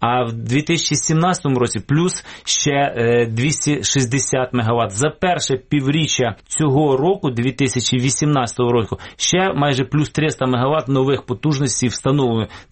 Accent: Kamianets-Podilskyi, Khmelnytskyi Oblast, Ukraine; це місто Кам'янець-Подільський. До речі, моє рідне місто

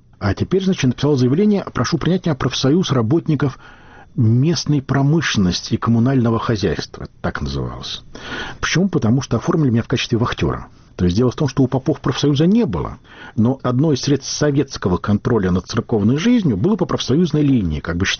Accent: Belarus; я польский язык знаю, я белорус

